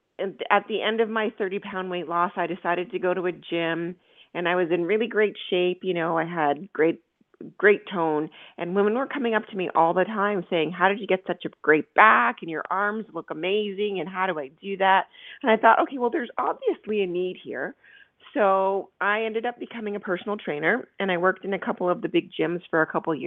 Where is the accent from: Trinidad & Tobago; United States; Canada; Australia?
Canada; Ontario; I'm from Canada, so I was living in the Greater Toronto area.